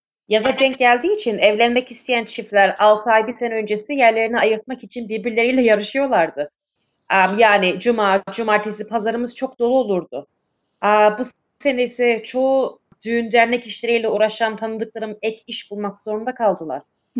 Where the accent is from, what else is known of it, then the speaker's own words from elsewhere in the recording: Dallas, Victoria, Australia; Avustralya'da doğdum işte. Dallas'ta ya da daha çok bilinen başka adıyla Bramaros tarafında büyüdüm.